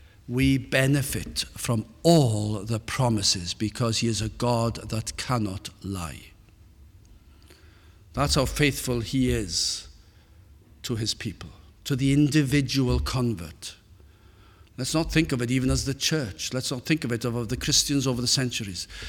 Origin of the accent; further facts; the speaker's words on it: Wales, United Kingdom; as much as Welshman that I am